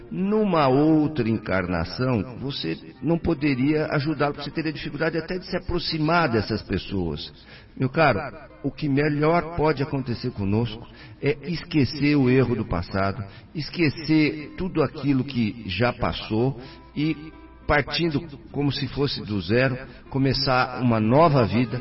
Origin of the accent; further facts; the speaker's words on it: Pompeia, São Paulo, Brazil; accent: interior; also born or lived in Marília; Eu sou nascido em Marília e criado em Pompeia.